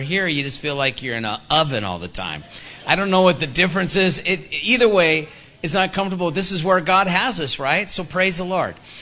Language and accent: English; Houston, Texas, United States; Now, we're from Houston, Texas, so...